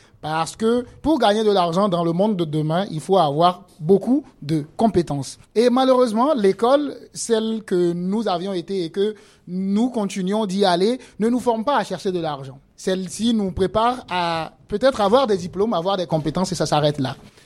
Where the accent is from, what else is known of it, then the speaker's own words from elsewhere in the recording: Niger; chez nous, au Niger